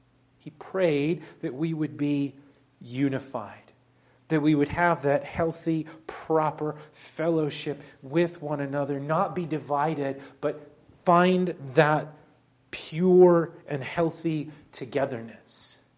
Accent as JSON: {"language": "English", "region": "Northern US", "country": "United States", "said": "I'm a Yankee, I'm a Northerner, I don't have a Southern accent."}